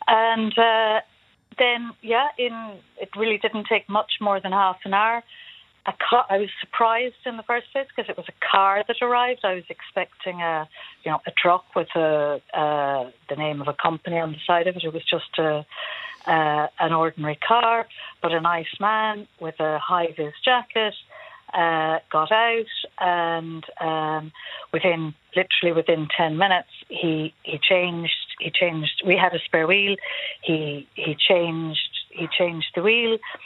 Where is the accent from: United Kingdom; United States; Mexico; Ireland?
Ireland; Spanish Point, Munster; now in Brussels, Belgium; I'm from County Clare, but I live in Brussels. I'm from Spanish Point.